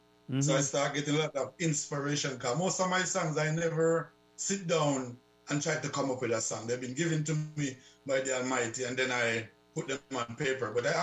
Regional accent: Frankfield, Clarendon, Jamaica; born there; I was born in North Clarendon, up by Carty Hill, right next door to … We all live in the same neighborhood.

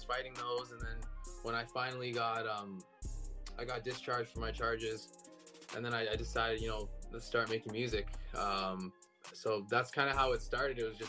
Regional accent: Canada; I was born and raised in Canada, obviously.

